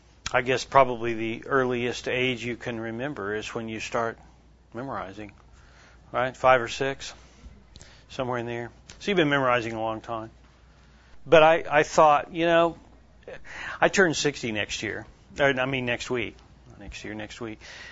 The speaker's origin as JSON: {"language": "English", "town": "Tulsa", "region": "Oklahoma", "country": "United States", "said": "We are from Tulsa. We met at OU, have been involved with the Navigators since OU."}